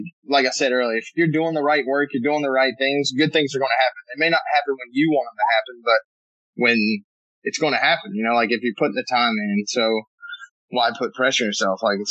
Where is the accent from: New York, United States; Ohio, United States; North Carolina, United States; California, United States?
North Carolina, United States; Gastonia; And that's kind of how the same community I grew up in Gastonia.